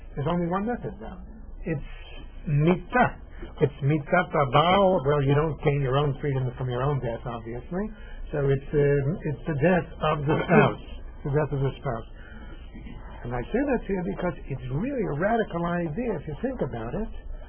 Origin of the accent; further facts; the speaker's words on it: New York, United States; When I grew up in New York State, there was only one grounds for adultery.